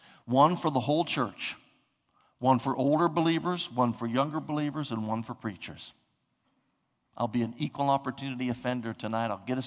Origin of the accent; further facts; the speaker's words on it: Ohio, United States; I'm 61 years old and I'm from Ohio.